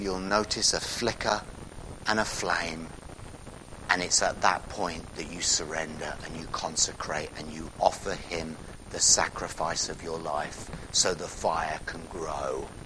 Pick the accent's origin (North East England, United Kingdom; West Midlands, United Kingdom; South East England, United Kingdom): South East England, United Kingdom; Oxford; Great English martyrs of the 1500s in my hometown of Oxford.